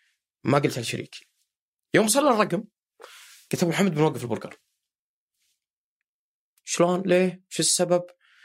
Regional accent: Saudi Arabia; احنا سعوديين

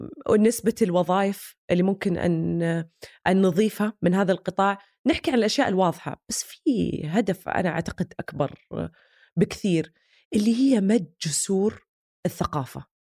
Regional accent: Saudi Arabia; شيء إحنا فخورين فيه كلنا كسعوديين

